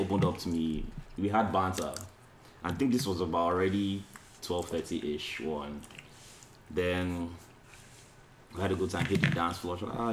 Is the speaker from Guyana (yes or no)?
no; Nigeria; So she asked me where I'm from, and I'm like, "Oh, I'm Nigerian."